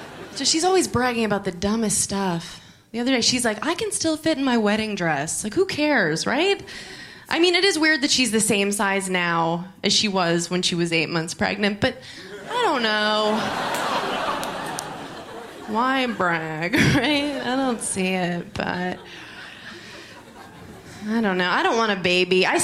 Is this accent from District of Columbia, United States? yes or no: no; New York, United States; But I'm from New York. Like, I lived there my whole life. But people always think I'm from the Midwest.